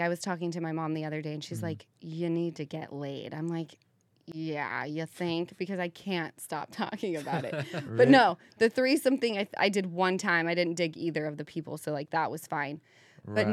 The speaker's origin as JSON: {"language": "English", "region": "Utah", "country": "United States"}